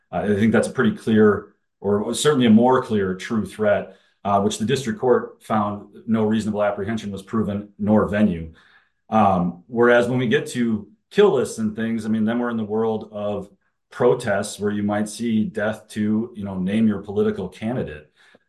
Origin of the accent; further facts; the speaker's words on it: Minneapolis, Minnesota, United States; I don't get to go to MPD in my hometown, Minneapolis, and say, hey, this guy threatened me down in Hastings.